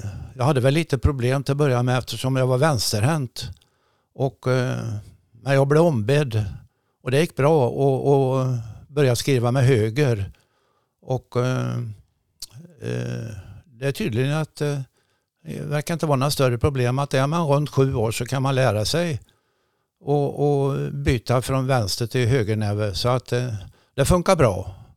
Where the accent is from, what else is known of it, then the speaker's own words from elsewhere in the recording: Jönköping, Jönköping County, Sweden; born there; faktum är att jag är född i Jönköping. Jag såg dagens ljus i Jönköping den 12 juni 1940.